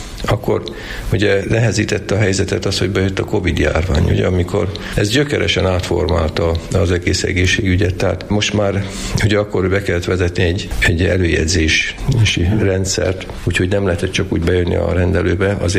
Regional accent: Sarud, Heves, Hungary; born there; now in Kápolna, Hungary

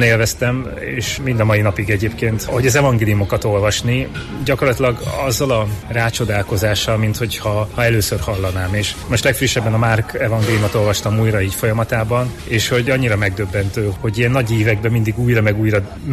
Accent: Szombathely, Vas, Hungary; Én Vas megyéből, Szombathelyről származom.

